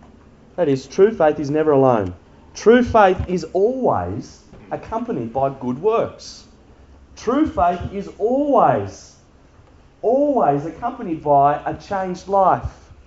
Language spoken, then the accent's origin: English; New Zealand; I come from New Zealand. I don't know where that came from.